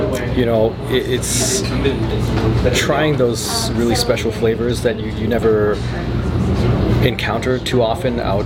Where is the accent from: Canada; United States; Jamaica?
Canada; Edmonton, Alberta; Yeah, I was born in Edmonton.